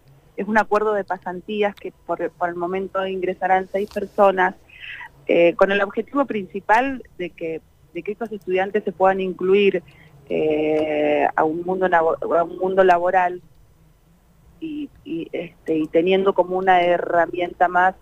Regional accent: Neuquén, Argentina; nosotros en realidad, los que somos de Neuquén de toda la vida, no hemos crecido en un ámbito de museo

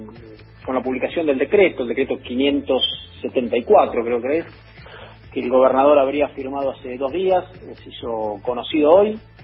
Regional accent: Santa Fe, Argentina; como santafesino

